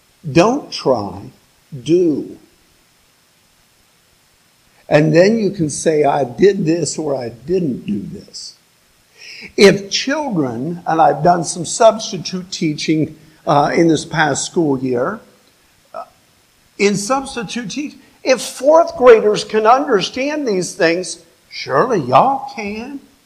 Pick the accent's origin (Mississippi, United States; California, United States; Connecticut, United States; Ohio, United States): Ohio, United States; New Lexington; now in Zanesville, United States; In Zanesville, unlike where I grew up in New Lexington, there are city wildlife.